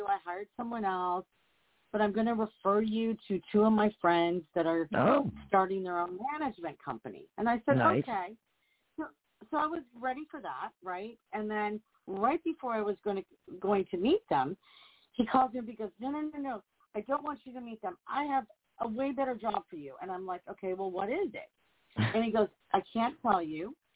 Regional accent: Minnesota, United States; When I was younger, growing up in Minnesota, I was a dancer.

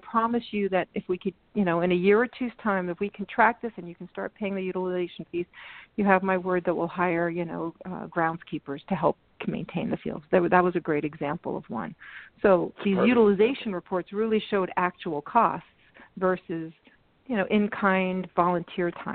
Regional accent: Brooklyn, New York, United States; I grew up in Brooklyn, Bensonhurst, born and raised.

